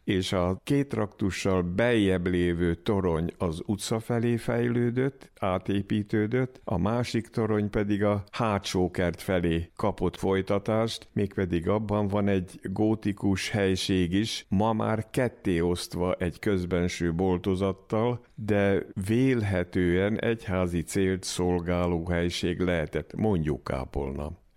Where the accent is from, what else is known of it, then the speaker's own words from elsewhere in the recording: Hungary; now in Levoča, Slovakia; Én már Magyarországon születtem, és gyakorlatilag ott is éltem, bár most lőcsei lakos is vagyok.